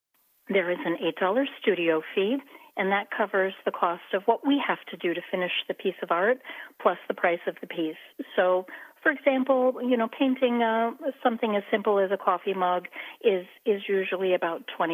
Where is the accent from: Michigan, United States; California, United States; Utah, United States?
Michigan, United States; Kalamazoo; So I'm from Kalamazoo originally